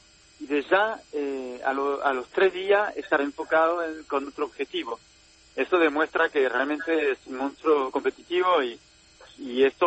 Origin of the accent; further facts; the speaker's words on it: France; Spanish is a second language; en mi país, en Francia, algo inesperado hace 5 días